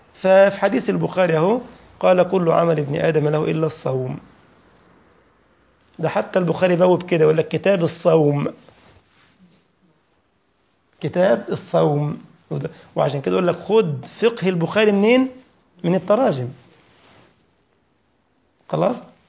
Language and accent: Arabic; Egypt; واحنا بنقول برضه طريحة عندنا في مصر